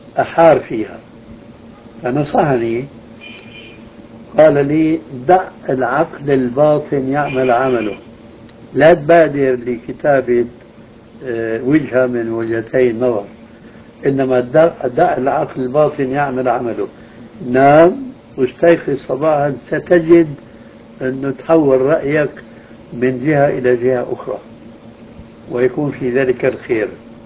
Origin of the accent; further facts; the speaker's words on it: Damascus, Damascus Governorate, Syria; عندنا في دمشق